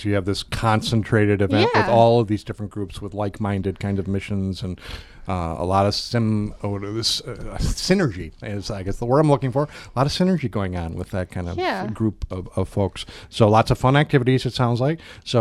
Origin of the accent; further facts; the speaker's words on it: Wisconsin, United States; I grew up in Milwaukee County, but boy, I'm a Sauk County guy at heart